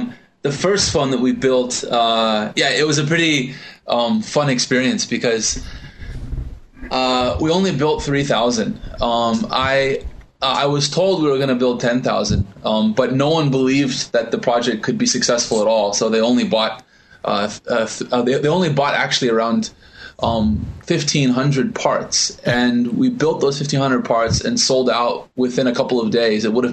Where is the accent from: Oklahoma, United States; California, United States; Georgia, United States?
California, United States; San Diego; So I am a guy from San Diego, and somehow I managed to end up working for a Taiwanese OEM